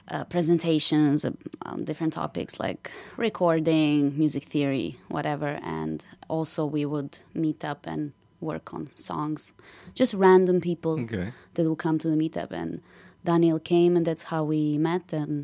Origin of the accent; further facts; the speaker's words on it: Serbia; English is a second language; moved away; when I came from Serbia, I didn't know anyone who's a musician here.